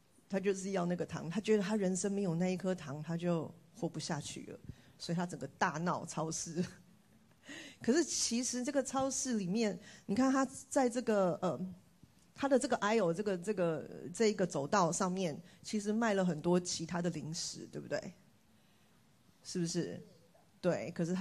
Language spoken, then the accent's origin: Chinese; Taiwan; 那我从小在台湾长大，我出生在一个破碎的家庭。我在很小很小的时候，幼稚园的时候吧，我爸妈就分开了。那我爸爸就到美国，然后我就在台湾跟我妈妈住，一直。